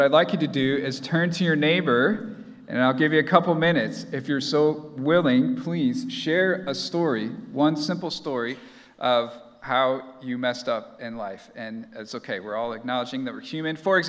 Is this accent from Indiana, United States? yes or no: yes; Indiana, United States; So I grew up in Indiana. The beach at Lake Michigan was like an hour away